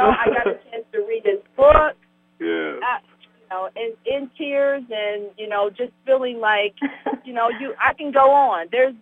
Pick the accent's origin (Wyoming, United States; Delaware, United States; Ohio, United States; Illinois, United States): Ohio, United States; Columbus; born there; I was born in Columbus, Ohio